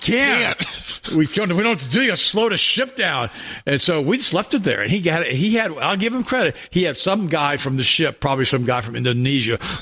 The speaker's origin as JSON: {"language": "English", "country": "United States", "said": "I'm an American. I can't know but one language, right?"}